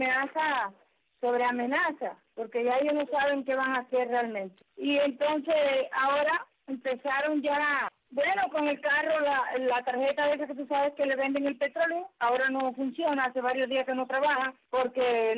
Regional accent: Cuba; somos cubanos

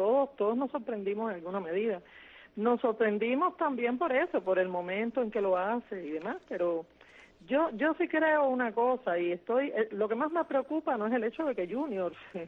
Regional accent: Cuba; yo también soy cubana

